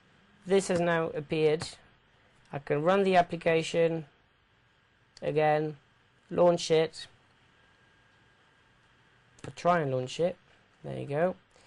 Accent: London, United Kingdom; accent: British; I'm from London, just in case the British accent wasn't too knowledgeable. And I'm half French, for those of you that wonder where that accent came from

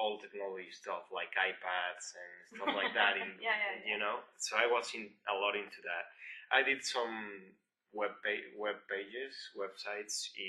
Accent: Puebla, Mexico; Well, I'm from Mexico.

